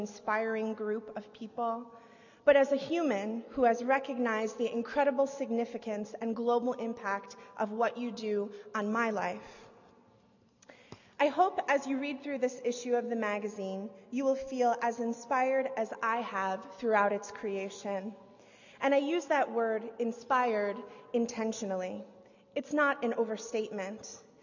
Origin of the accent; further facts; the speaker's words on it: United States; For me, as an American, this idea, I want to change the world, is one that I've grown up with.